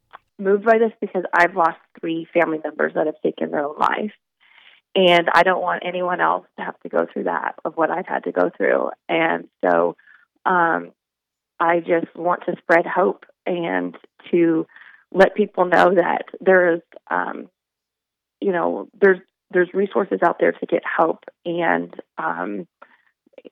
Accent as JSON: {"language": "English", "town": "Kansas City", "region": "Missouri", "country": "United States", "tie": "born or raised there", "said": "So I'm based in Kansas City. So I was born and raised in Kansas City."}